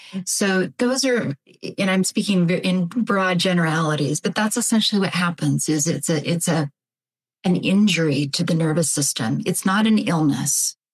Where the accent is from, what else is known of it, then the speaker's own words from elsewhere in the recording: Canada; I'm from Canada. You may detect some of that in my accent and voice.